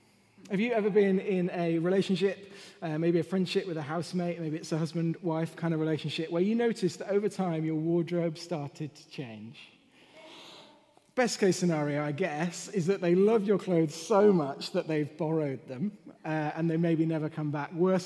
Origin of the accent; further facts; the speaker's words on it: England, United Kingdom; I'm English, and like Wales for a holiday, but don't really support them in terms of sport.